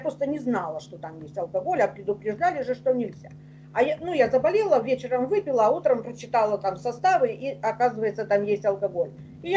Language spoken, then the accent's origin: Russian; Ukraine; born there; а сама я родилась на Украине, а училась в Ленинграде